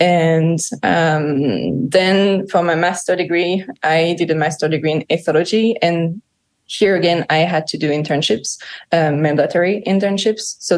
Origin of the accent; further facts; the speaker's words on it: Île-de-France, France; English is a second language; So first of all, I'm French. I'm from France. I live near Paris